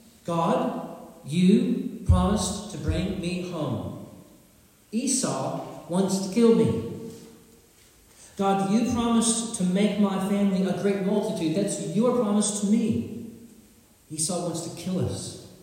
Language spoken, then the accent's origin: English; Sadler, Texas, United States; I remember growing up in Sadler, Texas, our parsonage that we lived